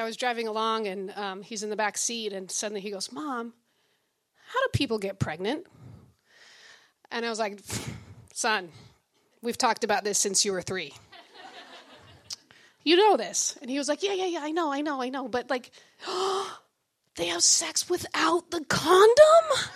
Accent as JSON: {"language": "English", "region": "Utah", "country": "United States", "tie": "born or raised there", "moved": "yes", "said": "I grew up Mormon in Utah with six siblings, left the church, moved to Africa, and I study HIV."}